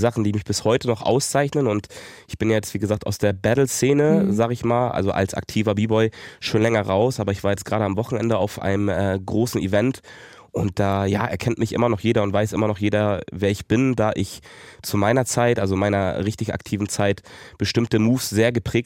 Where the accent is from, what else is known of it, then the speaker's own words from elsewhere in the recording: Hamburg, Germany; Ich bin in Schnelsen aufgewachsen und auch in einem recht guten Viertel.